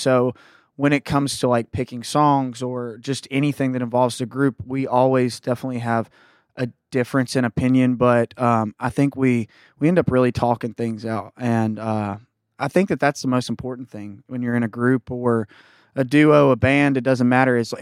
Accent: Daneys, West Virginia, United States; I'm from Daneys, West Virginia.

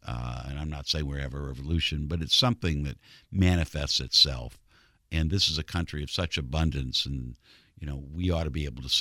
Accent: United States; being an American Jew, and you know, only through the grace of God did my family come over here 50 years before all that happened.

